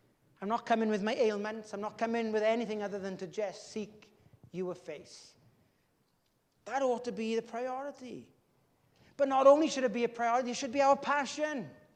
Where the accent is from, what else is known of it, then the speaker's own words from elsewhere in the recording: Wales, United Kingdom; You know, I'm from Llanfair Fadre. We didn't go up into the valleys, even though that's where Dad's family were from.